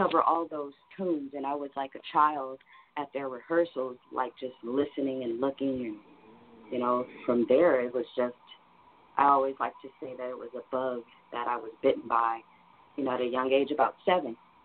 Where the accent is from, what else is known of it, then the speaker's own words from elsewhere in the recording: Pasadena, California, United States; also born or lived in Gary, Indiana; I was born in Gary, Indiana, but just only born there. I ended up coming to Pasadena when I was about a year and a half. My mother left from Gary and moved to Pasadena. And, that's my home, that's my hometown